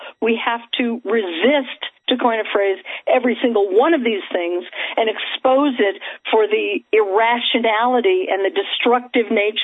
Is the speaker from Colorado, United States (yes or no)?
yes; Colorado, United States; also born or lived in New York / Los Angeles / Florida; I live in Colorado now. It's my home state, even though I've lived in New York and L.A. and Florida.